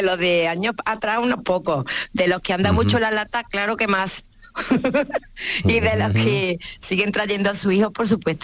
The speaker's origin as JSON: {"language": "Spanish", "town": "Córdoba", "region": "Andalusia", "country": "Spain"}